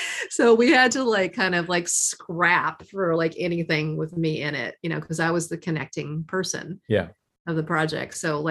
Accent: Kentucky, United States; I think there's something about me growing up in Kentucky, I couldn't possibly fit that box

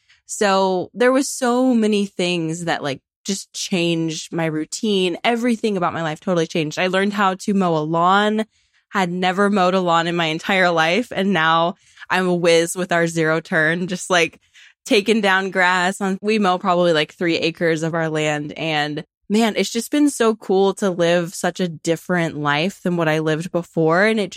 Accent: Tucson, Arizona, United States; So I'm from Tucson and I've always lived there. I always wanted to leave. I wanted to leave so bad, but I just never was able to.

